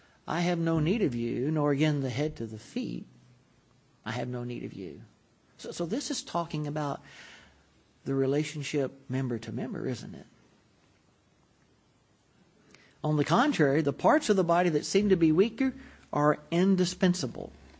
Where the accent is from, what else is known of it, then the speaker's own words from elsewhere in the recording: Texas, United States; I'm from Texas.